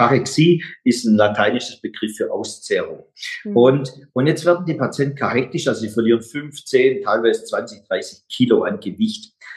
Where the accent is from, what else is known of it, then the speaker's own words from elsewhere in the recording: Baden-Württemberg, Germany; Übrigens, ich bin Schwabe und liebe natürlich Nudeln und Brot, beides.